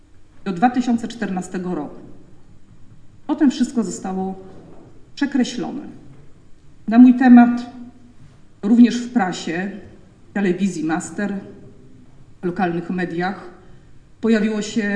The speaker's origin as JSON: {"language": "Polish", "town": "Głogów", "region": "Lower Silesian Voivodeship", "country": "Poland", "tie": "born there", "said": "Jestem głogowianką z urodzenia."}